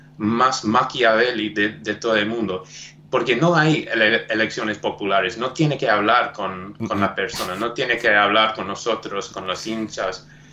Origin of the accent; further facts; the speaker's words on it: South Africa; born there; Spanish is a second language; Por ejemplo, donde nací, yo nací en Sudáfrica. En Sudáfrica sigue siendo un héroe.